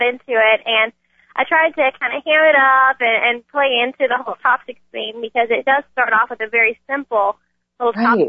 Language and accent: English; Ennis, Texas, United States; I'm actually from Ennis, so that's where I'm coming to you from today.